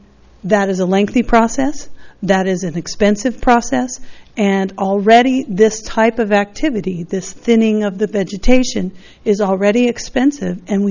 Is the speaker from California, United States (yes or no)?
yes; Los Osos, California, United States; from Los Osos